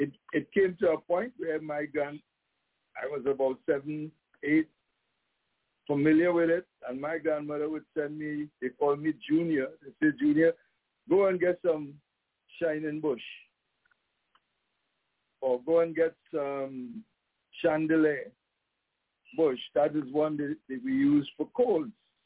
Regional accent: Trinidad & Tobago; I am from the Twin Islands of Trinidad and Tobago.

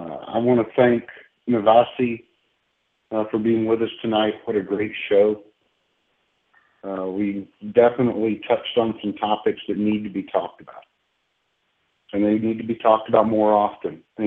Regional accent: Chattanooga, Tennessee, United States; And I grew up in Chattanooga.

